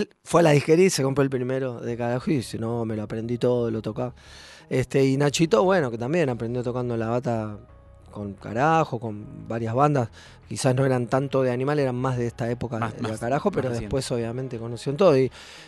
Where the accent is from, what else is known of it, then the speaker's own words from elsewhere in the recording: Buenos Aires, Argentina; Me tenía que venir acá, yo soy de Villa Crespo, ¿no?